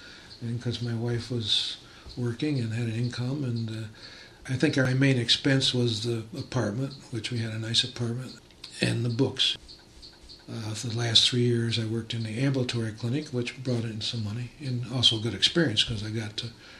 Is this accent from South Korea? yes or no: yes; South Korea; I had a veteran scholarship from New York State because I'm from Korea.